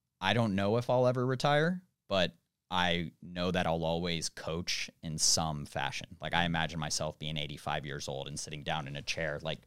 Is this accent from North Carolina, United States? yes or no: yes; North Carolina, United States; also born or lived in Reno, Nevada; Yeah, Reno, Nevada till I was about 7 years old, and then for the most part grew up in North Carolina.